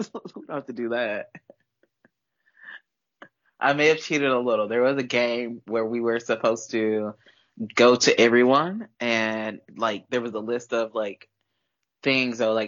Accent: the South, United States; But I grew up in the South. And in the South, coaches were allowed to paddle you, and that happened to me.

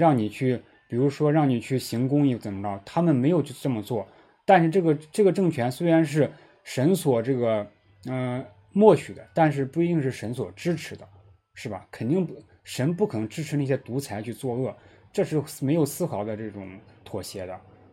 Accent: Henan, China; 也就是我的家乡河南受灾非常大

